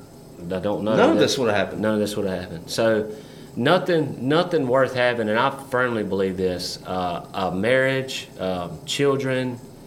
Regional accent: Grand Bay, Alabama, United States; if I had somewhere in my hometown where I could go sit down and listen to, there's 25 people in Grand Bay, Alabama

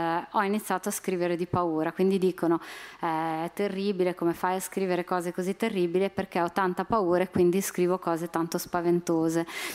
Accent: Emilia-Romagna, Italy; il mio paesino è in questo triangolo delle Bermuda fra Camposanto, Mortizuolo e Fossa

